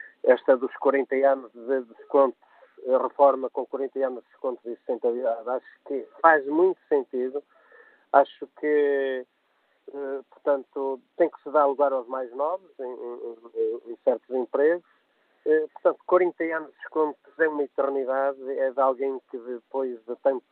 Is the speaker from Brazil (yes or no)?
no; Portugal; eu, como cidadão, como português, eu prefiro que este orçamento seja recusado